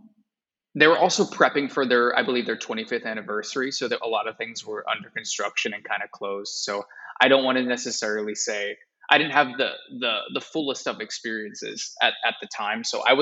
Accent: Pennsylvania, United States; And I had the great fortune of going to Disney World because I'm from Pennsylvania. So that was just closer.

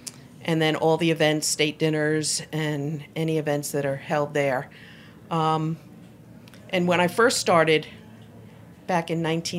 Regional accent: New York, United States; moved away; No, I'm actually from New York. So when I moved to Georgia, I had never cooked greens, cooked peas, made a biscuit.

